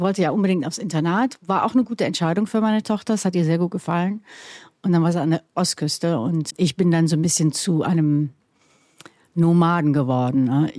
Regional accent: Selfkant, North Rhine-Westphalia, Germany; ich bin aus dem Rheinland. Ich bin ganz in der Nähe von der holländischen Grenze aufgewachsen. Also man kann zu Fuß nach Holland und mit dem Fahrrad nach Belgien fahren. Das ist eine Gegend, die heißt Selfkant. Das ist die westlichste Ecke Deutschlands.

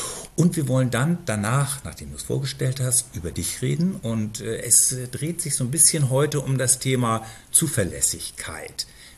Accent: Berlin, Germany; Ich komme genau aus der anderen Ecke von Berlin

